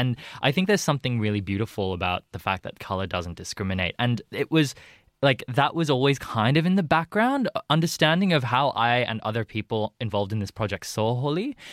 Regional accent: Australia; growing up in Australia, especially in a South Asian migrant household

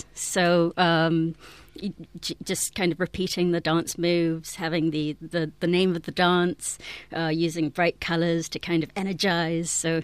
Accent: Jamaica; Yeah, well, growing up in Jamaica, you just end up kind of you know, there.

